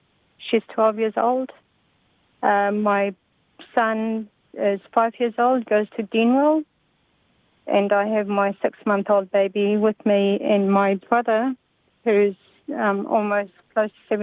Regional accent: Iraq; we come from a refugee from Iraq.

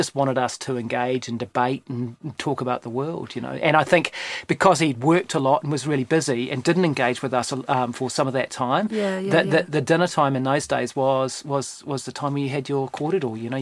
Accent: Christchurch, Canterbury, New Zealand; I was from Christchurch.

